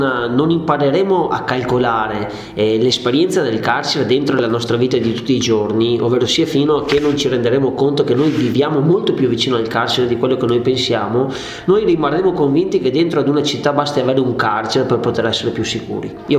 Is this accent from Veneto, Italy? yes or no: yes; Veneto, Italy; soprattutto da buon veneto, siccome noi non siamo capaci di rimanere con le mani in mano